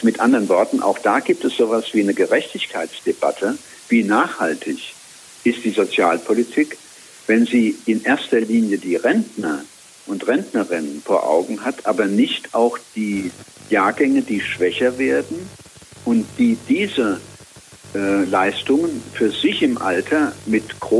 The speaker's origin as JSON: {"language": "German", "region": "Rhineland-Palatinate", "country": "Germany", "tie": "born or raised there", "said": "Also in meinem Heimatland Rheinland-Pfalz, in dem ich lange politisch tätig war"}